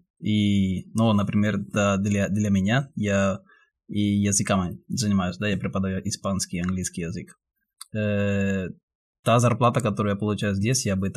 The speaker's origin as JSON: {"language": "Russian", "country": "Colombia", "second_language": "Russian", "moved": "as an adult", "lives_now": "Russia", "said": "Я из Колумбии. В России уже около 10 лет."}